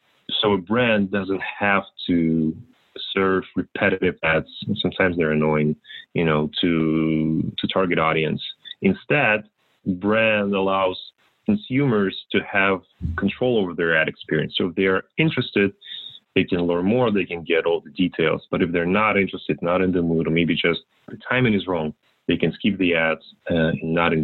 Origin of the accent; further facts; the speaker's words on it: Moscow, Russia; English is a second language; moved away as an adult; now in United States; I was born and raised in Moscow, Russia